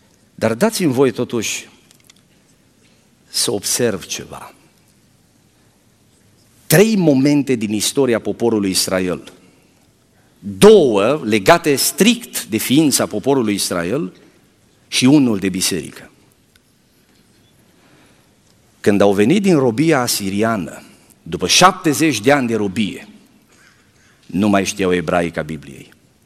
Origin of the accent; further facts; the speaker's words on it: Romania; Sunt român, îmi iubesc poporul, îmi iubesc limba